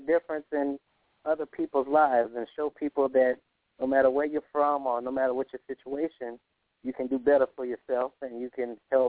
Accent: Crowley, Louisiana, United States; now in Lake Charles, United States; I'm from Crowley, Louisiana. I currently stay in Lake Charles, Louisiana, you know.

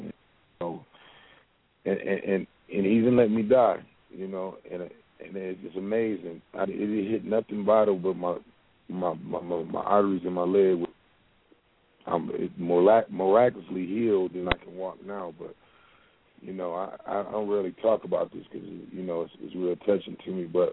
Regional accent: Flint, Michigan, United States; also born or lived in Chicago; I come from the place called Flint, Michigan. I love it. I was born in Chicago. I was raised there, but I love it. I can't say nothing bad about Flint.

